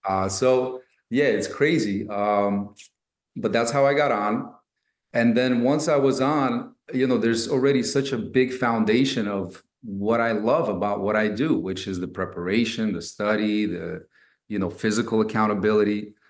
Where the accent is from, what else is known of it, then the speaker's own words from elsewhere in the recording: Brooklyn, New York, United States; pick up basketball growing up in Brooklyn, New York, like that's the rite of passage is you got to, everybody knows how to play ball because there's a hoop somewhere.